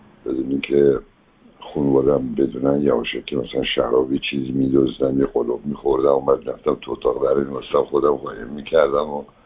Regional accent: Iran; Persian is a second language; از یه خانواده اروپایی تو ایران به دنیا آمدم و اینا سال اول که من رو فرستادم مدرسه مثلا فارسی بلد نبودم

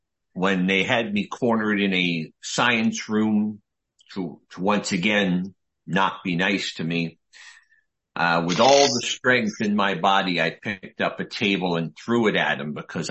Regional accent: New York, United States; So I grew up on the in New York and I was a very studious child growing up.

